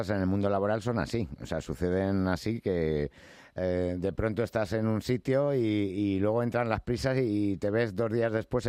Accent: Spain; son como los españoles, que no hablamos mucho el inglés

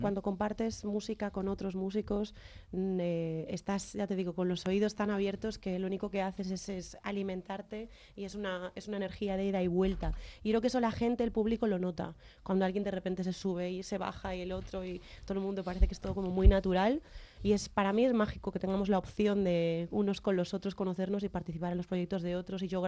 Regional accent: Galicia, Spain; Soy gallega, galleguiña.

